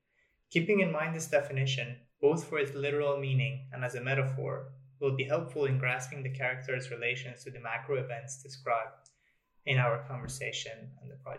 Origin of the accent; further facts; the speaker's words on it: Tehran, Tehran Province, Iran; growing up in Tehran